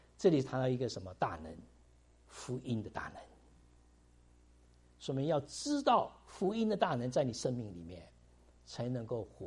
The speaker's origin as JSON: {"language": "Chinese", "country": "China", "lives_now": "United States", "said": "我们时常也说在美国也会感觉到这样子的情形。虽然我们是中国人，在这里有很久住了很久，但是还是我们觉得是中国人"}